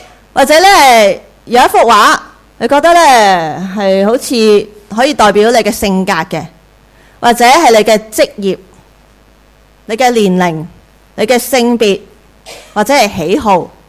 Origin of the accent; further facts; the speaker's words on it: China; 就好像我们中国人怎样称呼西方人